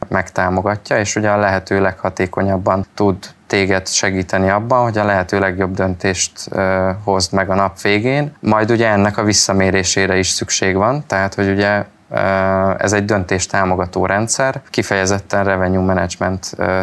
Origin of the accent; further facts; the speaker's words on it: Pest, Hungary; mivel 4 éves koromtól a Lepencei strandon nőttem fel